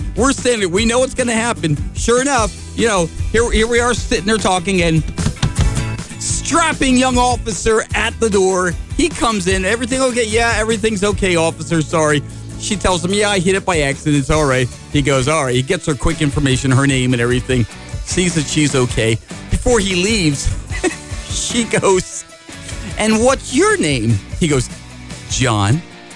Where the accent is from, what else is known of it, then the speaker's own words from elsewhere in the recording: New Jersey, United States; You know, of course, I'm from New Jersey originally, and she's 92 years old, still sharp as anything.